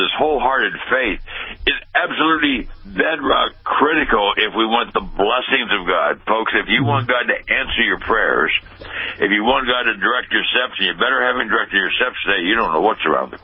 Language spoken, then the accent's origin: English; Pasadena, California, United States; I was born and raised in Pasadena.